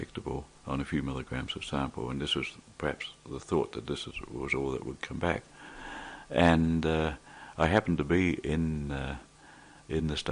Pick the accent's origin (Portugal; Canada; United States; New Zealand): New Zealand; But I grew up in New Zealand and did chemistry at the university